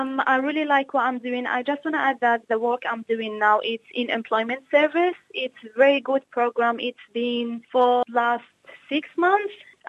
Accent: Syria; now in Australia; I come from Syria.

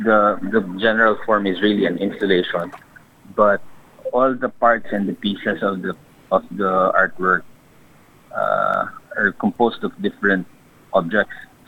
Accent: Dumaguete, Central Visayas, Philippines; So, okay. From kami ni Mark, from Dumaguete. So we've been known each other for more than 20 years na.

